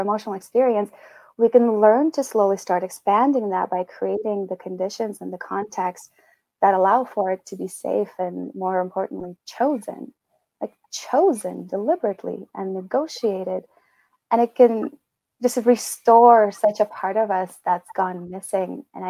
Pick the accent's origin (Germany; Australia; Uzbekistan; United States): Uzbekistan; I grew up in Uzbekistan, so half of my family are Muslims, and the other half of my family are Russian Orthodox.